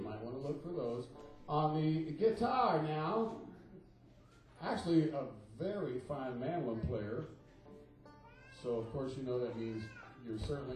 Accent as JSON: {"language": "English", "town": "Bowling Green", "country": "United States", "said": "And I'm telling you, we're both from Bowling Green. Hold your applause for Bowling Green."}